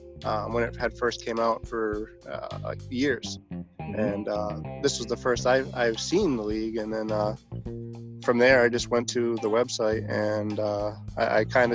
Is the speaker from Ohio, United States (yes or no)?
no; Massachusetts, United States; So I'm 40 years old. I'm from Western Massachusetts.